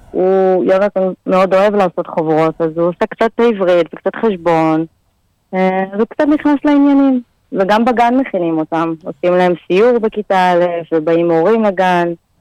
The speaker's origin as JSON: {"language": "Hebrew", "town": "Hod HaSharon", "region": "Central District", "country": "Israel", "tie": "born or raised there", "said": "כן, כן, אני גדלתי בהוד השרון."}